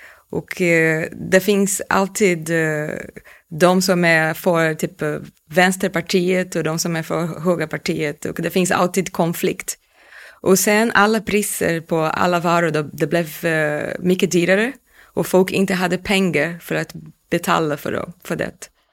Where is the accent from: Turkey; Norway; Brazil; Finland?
Brazil; Niterói, Rio de Janeiro; Swedish is a second language; moved away as an adult; now in Sweden; och jag kom till Sverige för 4 år sedan. Innan bodde jag i Brasilien. Jag kommer från Niterói som är i Rio de Janeiro. Jag bodde i Niterói tills jag var 22 år gammal. 23 kanske. Och då flyttade jag lite med min mamma till Rio.